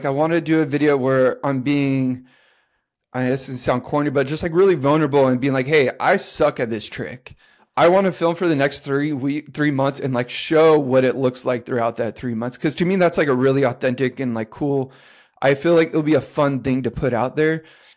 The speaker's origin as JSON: {"language": "English", "town": "San Diego", "region": "California", "country": "United States", "tie": "born or raised there", "said": "So I was really lucky growing up in San Diego and seeing the skating that I got to see."}